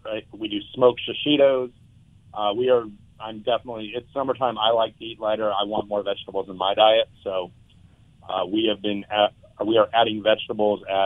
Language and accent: English; California, United States; I grew up here in SoCal.